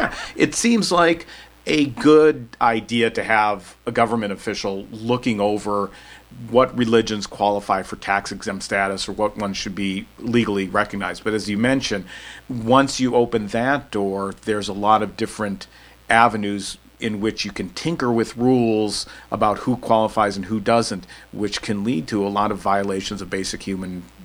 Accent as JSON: {"language": "English", "country": "United States", "said": "And for me as an American, that was very foreign."}